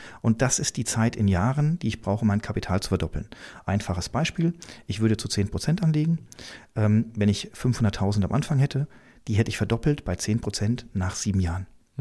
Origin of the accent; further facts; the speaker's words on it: Frankfurt, Hesse, Germany; ich komme aus dem Frankfurter Raum üblich und dort habe ich auch meine ersten 8 Jahre Investorentätigkeit oder Kapitalanlegertätigkeit gehabt